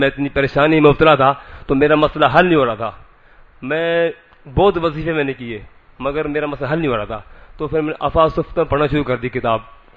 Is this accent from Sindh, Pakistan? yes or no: yes; Bhiria City, Sindh, Pakistan; بھریا city سے. بھریا city Kandiaro کے قریب جو ہے.